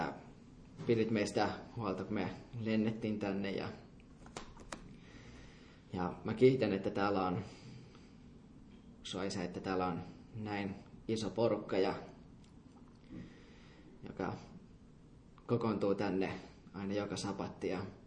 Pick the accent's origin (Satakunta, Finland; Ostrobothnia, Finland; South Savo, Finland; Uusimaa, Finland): Ostrobothnia, Finland; Vaasa; Mä oon syntynyt tosiaan Vaasassa